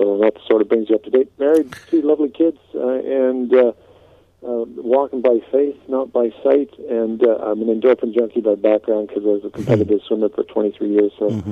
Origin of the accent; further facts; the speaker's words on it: Canada; moved away as an adult; now in United Kingdom; Well, I'm giving a call from Scotland, but obviously my Scottish accent is not coming through because I'm actually Canadian. I grew up in Canada